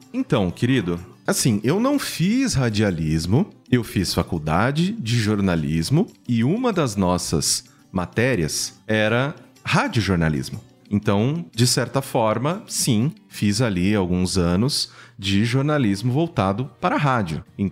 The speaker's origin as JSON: {"language": "Portuguese", "town": "Mococa", "region": "São Paulo", "country": "Brazil", "tie": "born or raised there", "said": "Eu, pra quem não sabe, sou do interior de São Paulo, e eu vim de Mococa, um sotaque muito carregado. A porta, porqueira, cráudio, era bem carregado, bem carregado."}